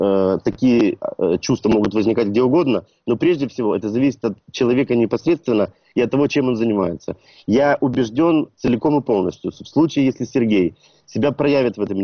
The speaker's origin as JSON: {"language": "Russian", "region": "Kyiv", "country": "Ukraine", "tie": "born or raised there", "said": "Я в Киеве, я киевлянин."}